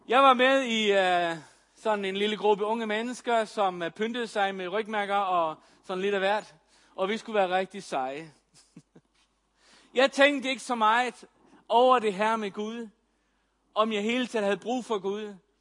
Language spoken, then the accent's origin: Danish; Faroe Islands; now in Denmark; Jeg personligt er født og opvokset på Færøerne.